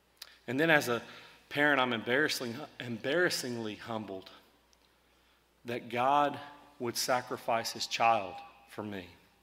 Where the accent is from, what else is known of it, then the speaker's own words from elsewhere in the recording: Texas, United States; And I think part of that is growing up in South Texas and seeing some pretty violent storms with tornadoes